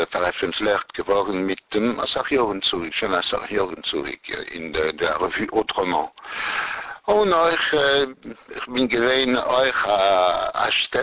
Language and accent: German; Paris, Île-de-France, France; born there; German is a second language; Ich bin geboren in Paris, dem 6. Januar 1946. Nun, ich bin alter Jahr 63. Und ich bin geboren geworden in, wir können sagen, in einer Familie, was ist gewesen, laik.